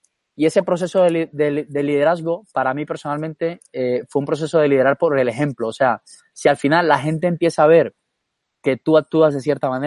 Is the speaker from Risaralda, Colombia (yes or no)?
no; Santa Marta, Magdalena, Colombia; now in Spain; yo personalmente soy colombiano, ¿eh? Soy de Santa Marta. Entonces, conozco esta experiencia porque he tenido trabajos allí antes de vivir en España.